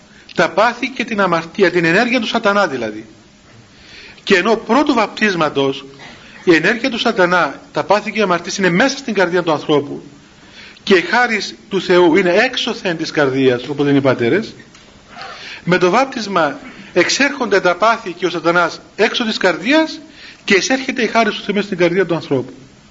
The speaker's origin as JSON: {"language": "Greek", "country": "Cyprus", "said": "Του είπα και εγώ ότι είμαι από την Κύπρο."}